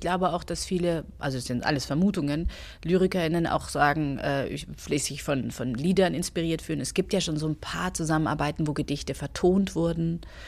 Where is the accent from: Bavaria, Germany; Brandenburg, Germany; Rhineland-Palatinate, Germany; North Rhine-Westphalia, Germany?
Bavaria, Germany; Munich; bei uns in der Clique in Großhadern, wo ich groß geworden bin